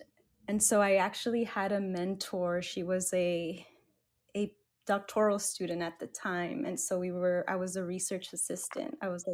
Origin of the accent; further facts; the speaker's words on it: Texas, United States; also born or lived in Mexico; My family and I, we are immigrants from Mexico. My parents kind of moved around Texas and ended up in South Texas in the Rio Grande Valley, RGV. So I grew up there.